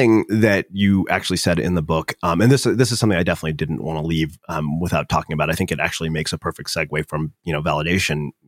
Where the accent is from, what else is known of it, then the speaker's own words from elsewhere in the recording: India; I mean, I'm Indian; like, you would never get that message.